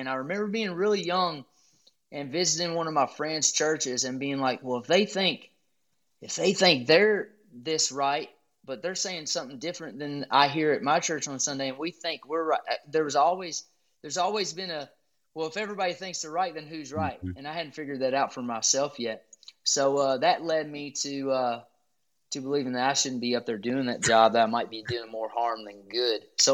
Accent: Caneyville, Kentucky, United States; I grew up in Caneyville, Kentucky, a real small town, just about, well, we're a spoke in the wheel, man. We're about 45 minutes from Bowling Green, Elizabethtown, or Owensboro.

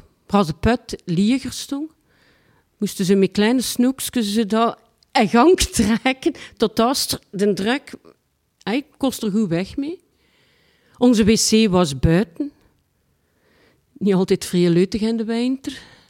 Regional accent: Ghent, Flemish Region, Belgium; born there; 1966, de 11e april, met een geboortedatum. Ik ben geboren in Den Briel, in Gent. En mijn moeder en mijn vader die woonden op een Undelhemse Stienweg.

